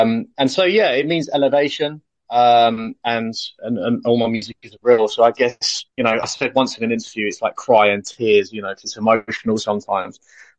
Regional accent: South East England, United Kingdom; So I am from Surrey in London, UK.

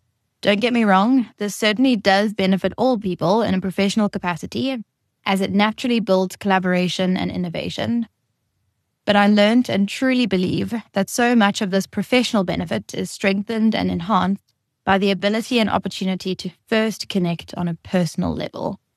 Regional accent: Durban, KwaZulu-Natal, South Africa; I was born and raised in Durban, KZN, being the middle child between my two brothers.

